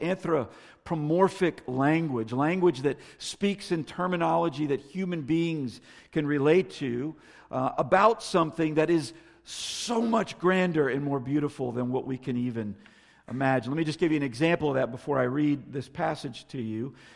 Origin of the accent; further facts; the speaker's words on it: Florida, United States; I had the joy of growing up in Florida. I'm a native Floridian. There aren't many of those out there.